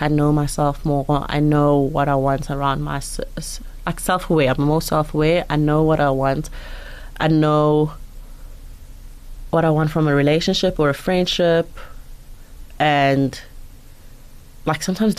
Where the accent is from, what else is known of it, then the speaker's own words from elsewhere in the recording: Mpumalanga, South Africa; like I grew up in Mpumalanga